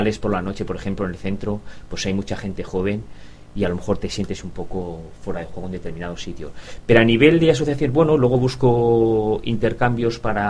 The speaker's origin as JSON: {"language": "Spanish", "town": "Madrid", "region": "Community of Madrid", "country": "Spain", "moved": "yes", "said": "No he echado de menos, soy de Madrid, pero no he echado de menos el tiempo en España"}